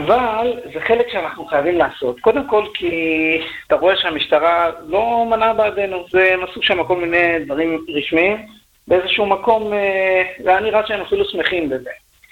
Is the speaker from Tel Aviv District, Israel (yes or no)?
no; Jerusalem, Jerusalem District, Israel; now in Petah Tikva, Israel; היום אני גר בפתח תקווה, אני עברתי מירושלים לצורך שיקום במרכז.